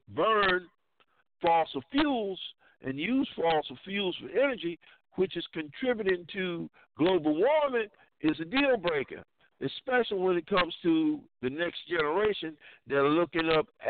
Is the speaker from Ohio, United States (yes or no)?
no; Dillon, South Carolina, United States; me coming from a very small rural town in South Carolina, where I grew up near Myrtle Beach, South Carolina, from a small rural town of Dillon, South Carolina